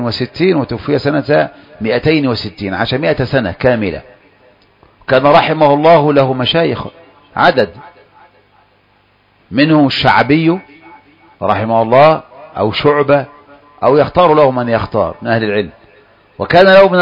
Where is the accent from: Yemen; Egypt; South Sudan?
Egypt; المسألة الكبرى عندنا في مصر